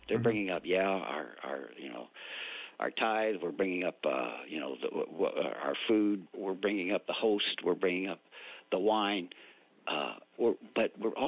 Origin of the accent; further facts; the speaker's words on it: Louisville, Kentucky, United States; I grew up in the West End of Louisville, going to church I went to Holy Cross Catholic School